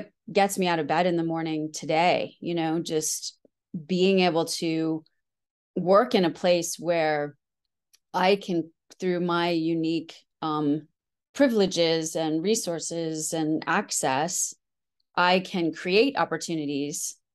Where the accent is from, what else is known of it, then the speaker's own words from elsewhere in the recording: United States; also born or lived in Kenya; Sort of the world I grew up in the States was just full of opportunity.